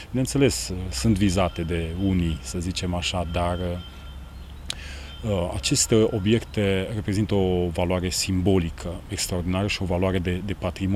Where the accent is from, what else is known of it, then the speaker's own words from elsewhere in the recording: Brașov, Brașov County, Romania; Eu sunt de la Brașov, în mod normal de la Muzeul Casa Mureșenilor Brașov